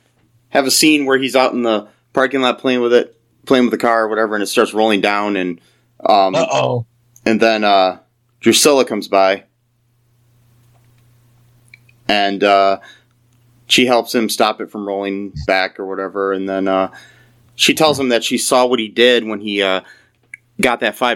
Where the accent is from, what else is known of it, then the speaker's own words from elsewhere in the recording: Ireland; No, I'm just saying as an Irish man, I wasn't offended.